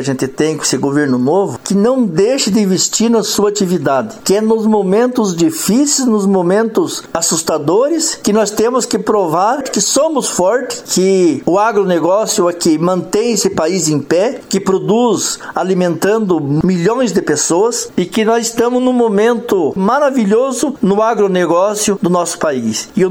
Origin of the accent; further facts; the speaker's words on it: Brazil; E é um orgulho para mim, que sou brasileiro, que sou pequeno produtor